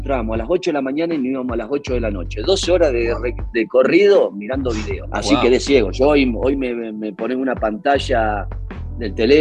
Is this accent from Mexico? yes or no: no; Argentina; Yo arranqué en mi pueblo, que es lo más básico que hay allá en Argentina, ¿no?